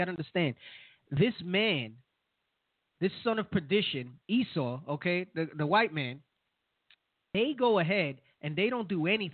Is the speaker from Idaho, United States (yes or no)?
no; Orlando, Florida, United States; The monument in downtown Orlando, where I grew up, depicted a Confederate soldier, rifle his shoulder, towering above his surroundings.